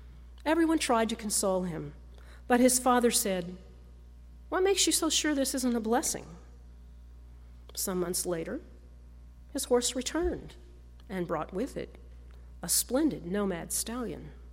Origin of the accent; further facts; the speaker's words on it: Kansas, United States; As I was growing up in Kansas